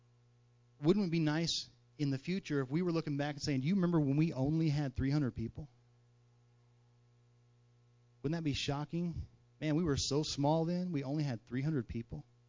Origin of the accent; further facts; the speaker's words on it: Danville, Illinois, United States; And, you know, even I'm from Danville.